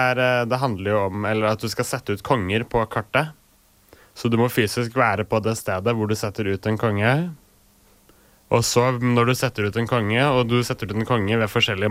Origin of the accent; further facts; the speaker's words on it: Tønsberg, Vestfold, Norway; i blant annet i Tønsberg, siden det er der jeg kommer fra.